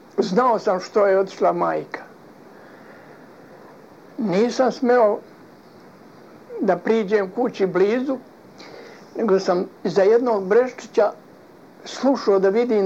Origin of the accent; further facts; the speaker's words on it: Gornji Zaluković, Republika Srpska, Bosnia & Herzegovina; born there; Rođen sam u Gornjem Zalukoviku kod Vlasenice.